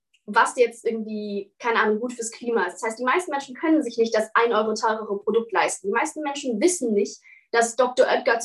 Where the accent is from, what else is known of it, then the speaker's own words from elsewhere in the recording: Berlin, Germany; ich bin 19. Ich komme aus Berlin